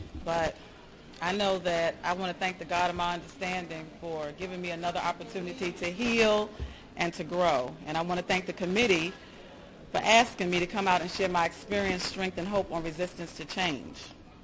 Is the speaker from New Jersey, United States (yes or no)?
no; Brooklyn, New York, United States; I'm from Brooklyn, New York, so I thought, you know, that had a little clout with it. That you from the hood in Brooklyn